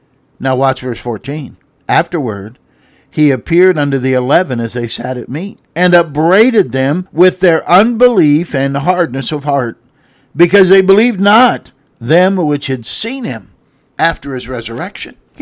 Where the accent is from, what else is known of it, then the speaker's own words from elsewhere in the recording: Canton, Ohio, United States; I grew up around the Canton, Ohio area, and of course the Football Hall of Fame.